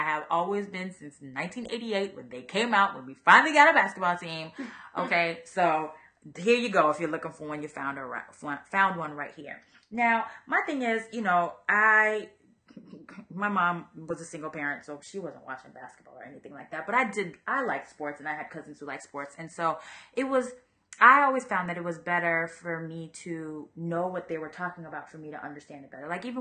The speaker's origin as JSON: {"language": "English", "town": "Miami", "region": "Florida", "country": "United States", "said": "I am from Miami."}